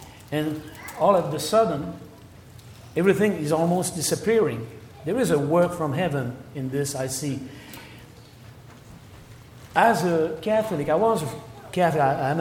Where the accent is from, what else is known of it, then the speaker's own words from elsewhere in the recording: Quebec City, Quebec, Canada; I am from Quebec City, okay, area.